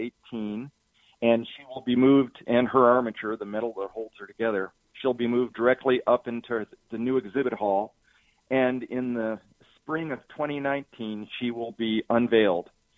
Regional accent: Winnetka, Illinois, United States; I grew up in Winnetka, the northern suburb of Chicago, and my mother bought me the obligate bag of plastic dinosaurs and dinosaur books, took me to Field Museum

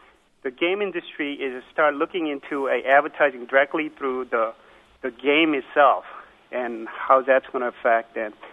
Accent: Cincinnati, Ohio, United States; also born or lived in Chicago; I'm from Cincinnati. I went to University of Illinois a long, long time ago and lived in Chicago for a while. Then somehow I got a job in Cincinnati and wind up here.

